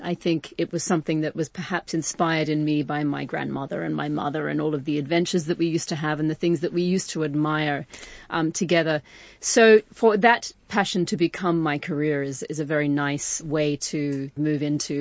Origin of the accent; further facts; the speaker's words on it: Australia; And as an Australian, it reminds me of the joey in the pouch of the kangaroo.